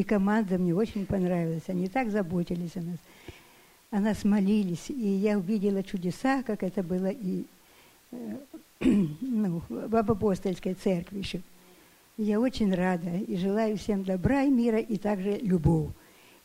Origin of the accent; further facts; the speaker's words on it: Russia; из России.